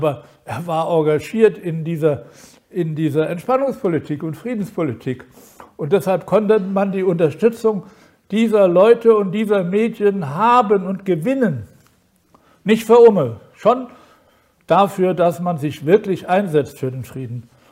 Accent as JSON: {"language": "German", "region": "Baden-Württemberg", "country": "Germany", "said": "das ist ja Baden-Württemberg, müssen Sie mal, also mein Heimatland"}